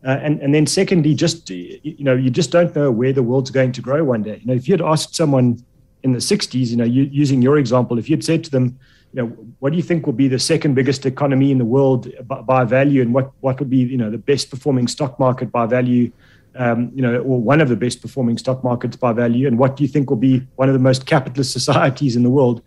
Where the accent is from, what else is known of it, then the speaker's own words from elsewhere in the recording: South Africa; So, you know, as a South African, you put your money in America thinking you've done a great job for your future generations.